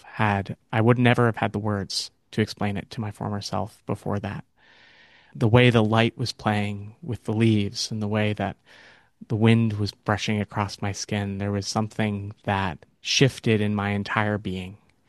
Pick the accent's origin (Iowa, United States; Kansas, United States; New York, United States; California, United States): California, United States; born or raised there